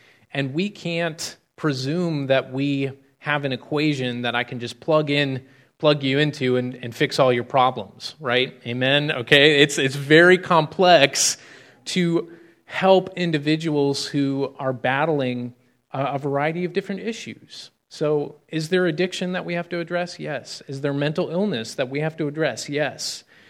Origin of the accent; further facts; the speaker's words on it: United States; I know the Ukrainian culture fairly well as an American can, having a Ukrainian wife, and I know a little bit of the language.